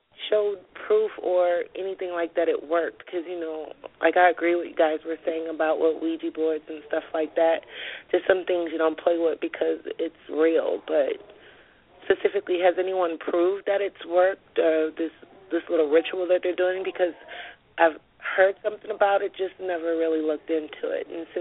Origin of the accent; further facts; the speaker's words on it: New Orleans, Louisiana, United States; I was born and raised in the Lower Night or across the canal by Treacle, right off of Treacle by the levee.